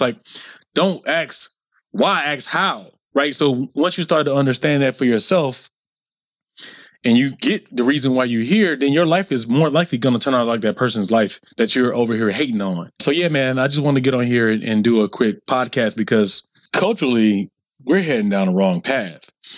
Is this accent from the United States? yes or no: yes; the South, United States; because of my skin color and because of me growing up in the South